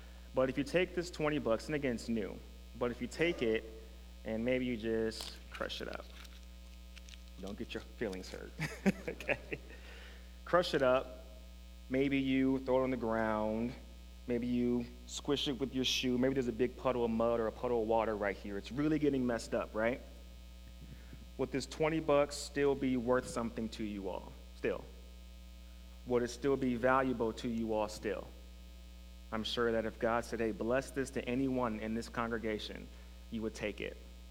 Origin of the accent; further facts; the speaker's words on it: Fort Wayne, Indiana, United States; I grew up in Fort Wayne on the south side of that city, and my environment was very negative.